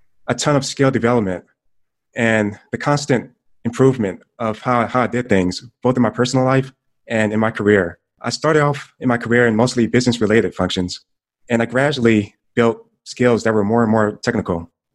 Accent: Anniston, Alabama, United States; I grew up in Alabama in a small town called Anniston, Alabama. There wasn't much to do there except fishing, and football was the hottest conversational topic there.

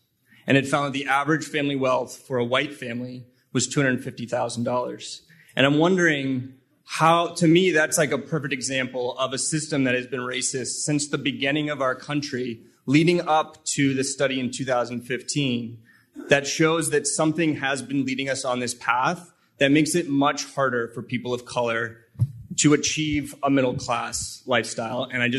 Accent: Boston, Massachusetts, United States; but I grew up in Boston, often voted the most racist city in the country.

